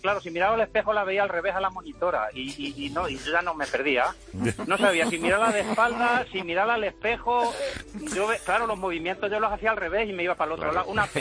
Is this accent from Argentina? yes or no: no; Castilla-La Mancha, Spain; Ante todo decir que soy un tránsfuga manchego y con mala leche